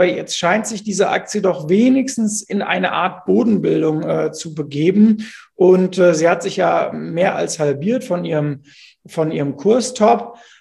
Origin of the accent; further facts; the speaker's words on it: Bingen am Rhein, Rhineland-Palatinate, Germany; ich komme ja aus Bingen am Rhein